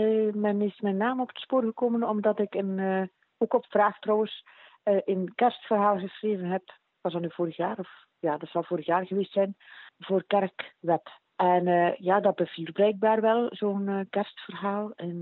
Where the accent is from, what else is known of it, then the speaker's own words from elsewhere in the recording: Zwevegem, Flanders, Belgium; born there; ik ben geboren in Zevegem in 61, dus ik ben niet meer zo jong.